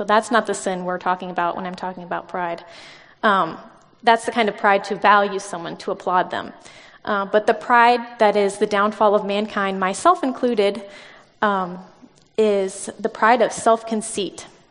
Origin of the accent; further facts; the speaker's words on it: Illinois, United States; now in Indiana, United States; I was raised in Illinois, so I'm an Illinoisan. But I am a proud resident of Indiana